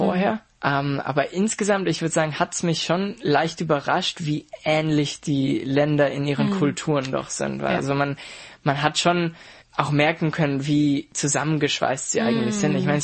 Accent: Mönchengladbach, North Rhine-Westphalia, Germany; Ich komme aus Mönchengladbach.

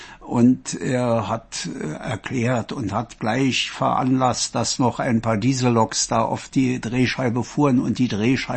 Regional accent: Germany; was uns als Deutsche eigentlich begeistert, weil wir es so mal in Kindheit geahnt haben oder erlebt haben

